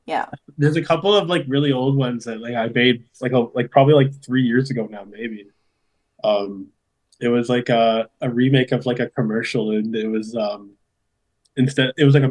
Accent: Surrey, British Columbia, Canada; born there; I'm not on the island, but I was born in Surrey.

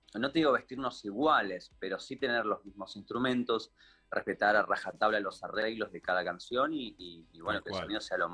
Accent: Posadas, Misiones, Argentina; Yo tengo 33 años y, sí, como te contaba que soy de Posadas Misiones, no, yo todavía estaba allá y el último show fue 2007.

